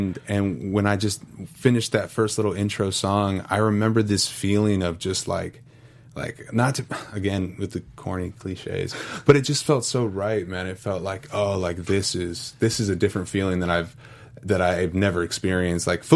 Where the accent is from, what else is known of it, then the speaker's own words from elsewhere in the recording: Alameda, California, United States; Shout out to the Bay, 510. I was raised in a small little town called Alameda, which is just adjacent to Oakland.